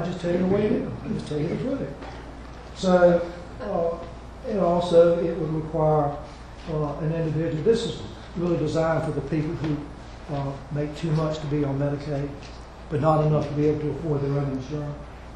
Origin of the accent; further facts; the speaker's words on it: Wilmington, North Carolina, United States; Carolina Beach and Terry Beach are very special to me. I grew up in Wilmington, and I've really enjoyed representing you